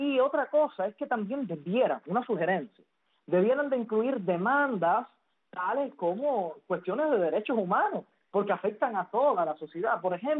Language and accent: Spanish; Cuba; como comunidad cubana